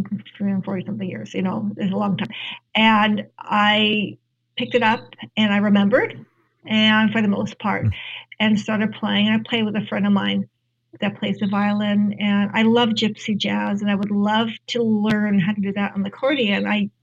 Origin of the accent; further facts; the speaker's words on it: California, United States; I grew up in Southern California.